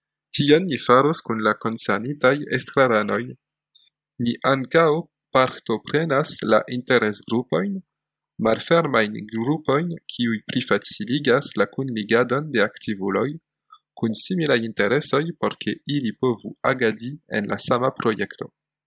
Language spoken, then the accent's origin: French; France; on vient tous les deux de France, donc il nous arrive de parler français entre nous.